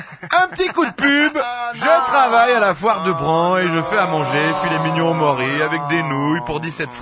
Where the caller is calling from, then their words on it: Sainte-Croix, Vaud, Switzerland; Je suis de Sainte-Croix.